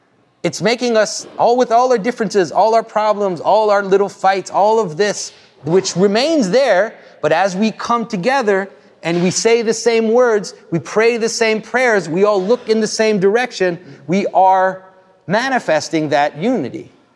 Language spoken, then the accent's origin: English; Quebec, Canada; I'm from Quebec, a town 100 years ago in Quebec, where I'm from, which used to be the most Catholic place in the world, by the way, and not anymore.